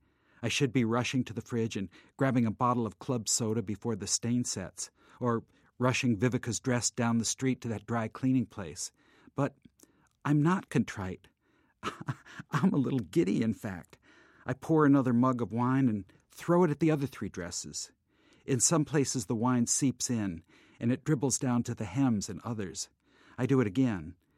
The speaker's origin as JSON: {"language": "English", "town": "Norwich", "region": "Connecticut", "country": "United States", "tie": "born or raised there", "said": "Well, actually, I grew up in Norwich, Connecticut"}